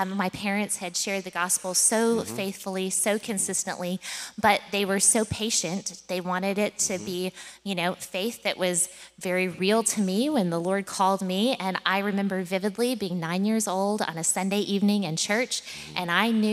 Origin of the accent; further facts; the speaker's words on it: Oklahoma, United States; Well, so I grew up in Oklahoma